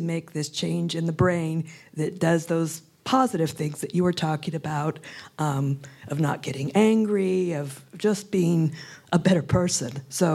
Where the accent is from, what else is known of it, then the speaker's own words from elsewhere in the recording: San Francisco, California, United States; from San Francisco